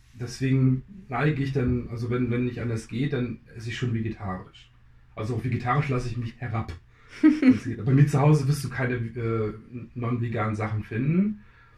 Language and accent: German; East Germany, Germany; Ich bin im Osten groß geworden und da ist es sogar noch viel mehr vertreten, dass man Fleisch isst. Bin auf dem Bauernhof groß geworden, bin auch mit einer ganz anderen Großzucht von Tieren groß geworden.